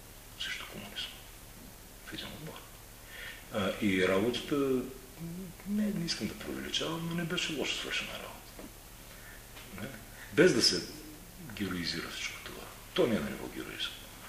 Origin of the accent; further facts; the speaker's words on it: Burgas, Burgas Province, Bulgaria; Аз съм родом от Бургас и съм така доста пристрастен към чистотата на Черно море.